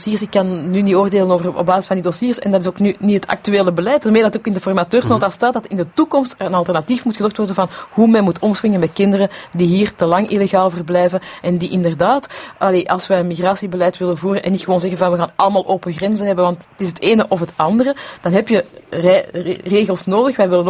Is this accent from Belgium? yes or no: yes; Belgium; stel nu dat wij zeggen als Belgen